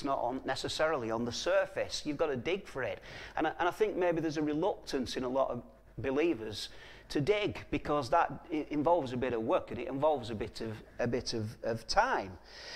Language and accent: English; England, United Kingdom; than it is for us as English people